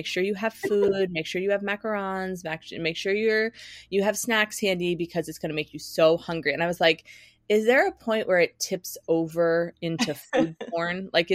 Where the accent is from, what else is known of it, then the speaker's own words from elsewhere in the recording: Midwest, United States; moved away as an adult; I grew up in the Midwest where oysters are not really, at least when I was growing up, were not really a common thing.